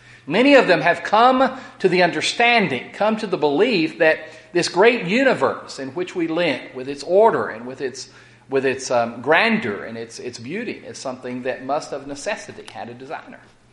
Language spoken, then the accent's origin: English; Odessa, Texas, United States; now in Fort Worth, United States; I'm from West Texas and in Odessa, and while Odessa itself was a city and the lights of the city obscured some of the sky, it still was a pretty impressive sky.